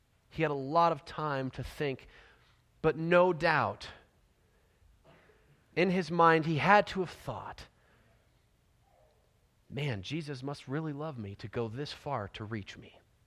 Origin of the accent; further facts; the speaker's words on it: California, United States; I'm from Southern California. It's old hat. Instead of fire drills, we have earthquake drills.